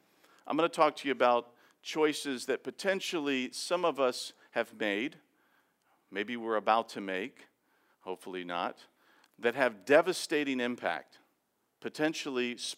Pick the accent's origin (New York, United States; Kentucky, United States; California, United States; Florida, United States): Florida, United States; North Miami Beach; I grew up in a neighborhood in Miami that was about, it's North Miami Beach.